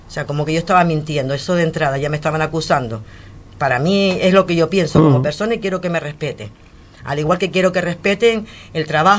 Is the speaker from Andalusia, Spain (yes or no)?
no; Canary Islands, Spain; yo estoy orgullosa de ser majorera, de ser de las Islas Canarias. Cuando me preguntan, ¿de dónde eres? Claro, yo tengo mi pasaporte español, soy española, pero ¿de qué sitio? ¿De las Islas Canarias? ¿De dónde? De Fuerteventura.